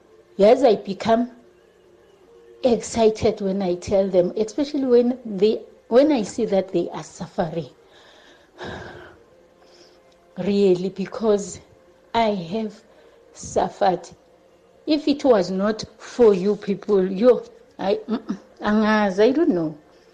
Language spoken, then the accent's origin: English; Soweto, Gauteng, South Africa; I'm from Zondi in Soweto.